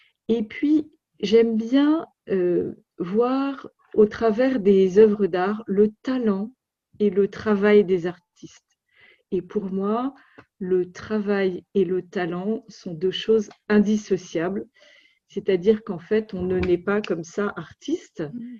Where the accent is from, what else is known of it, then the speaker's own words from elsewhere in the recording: France; alors, donc je suis française, j'habite près de Paris et aussi près de Versailles.